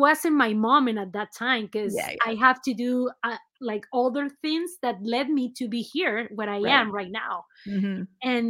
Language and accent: English; Venezuela; moved away; I'm from Venezuela, my home country. And I came here